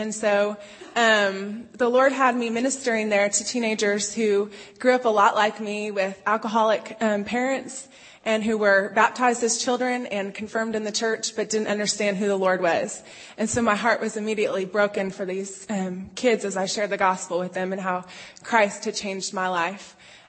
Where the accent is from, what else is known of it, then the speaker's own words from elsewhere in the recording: University Park, Maryland, United States; also born or lived in Austria / Oklahoma City; I'm from University Park, Maryland.